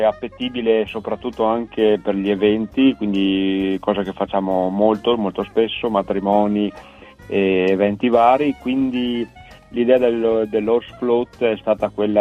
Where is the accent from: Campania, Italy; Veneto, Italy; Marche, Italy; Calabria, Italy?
Veneto, Italy; visto che io sono veneto e facciamo la pasta e fagioli